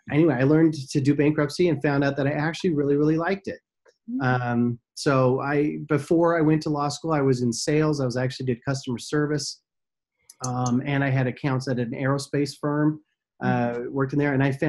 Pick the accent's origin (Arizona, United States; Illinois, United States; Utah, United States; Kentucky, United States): Utah, United States; Vernal; I'm originally from Utah, a little small town in Utah called Vernal. Great little place. Love it.